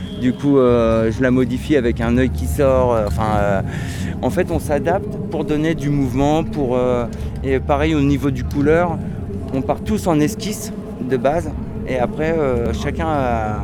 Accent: Tours, Centre-Val de Loire, France; moi je suis de Tours

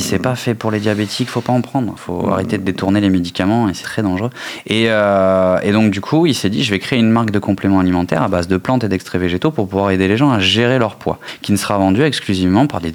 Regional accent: Périgueux, Nouvelle-Aquitaine, France; born there; Moi, je suis français. Je suis né ici à Périgueux.

